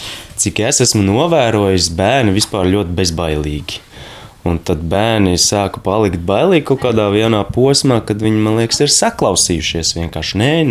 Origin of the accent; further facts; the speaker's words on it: Talsi, Talsi Municipality, Latvia; Nē, mēs esam vispār no Talsiem, Tals puses. Bet es no 10. klases Talsos skolā sāku mācīties, pirms tam es vēl nedaudz dziļākos laukos mācījos. Valdemārpils. Jā, ļoti maz pilsēta, nedaudz virs 1000 iedzīvotājiem.